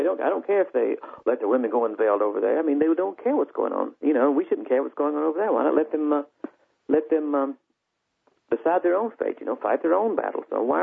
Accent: the South, United States; I mean, you know, I'm from the South.

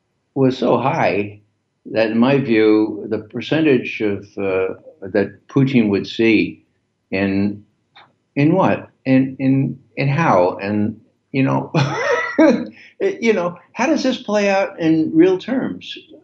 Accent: Bronx, New York, United States; I'm from the Bronx, you know, and we would call this whole thing a crock, okay?

